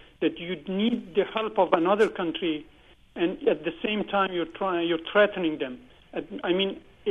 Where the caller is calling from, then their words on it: Iran; English is a second language; moved away; Actually, I'm from Iran myself